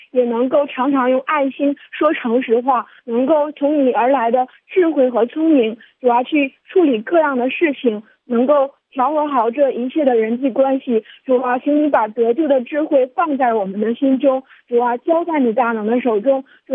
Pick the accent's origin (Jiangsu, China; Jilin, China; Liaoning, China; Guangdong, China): Liaoning, China; 我是来自辽宁的